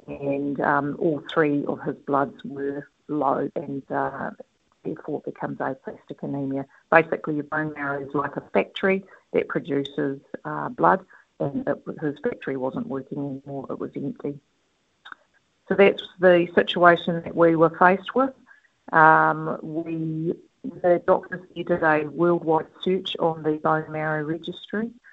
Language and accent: English; Rotorua, Bay of Plenty, New Zealand; I'm from Rotorua.